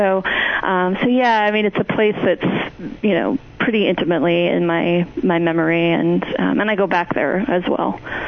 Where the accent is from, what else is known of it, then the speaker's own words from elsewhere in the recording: Sedona, Arizona, United States; also born or lived in Cottonwood / Clarkdale; I grew up in Sedona, Arizona, pretty famous town now. But I went to high school in the nearby towns of Cottonwood and Clarkdale.